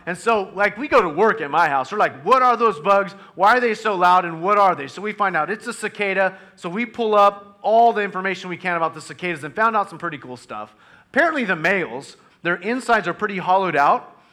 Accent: the South, United States; Oh, we're from the South, big deal, cicada.

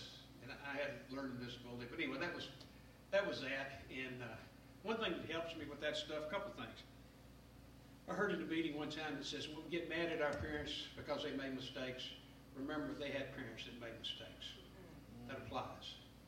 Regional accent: Memphis, Tennessee, United States; Now, I was raised in South Memphis, in old South Memphis, not old South Memphis.

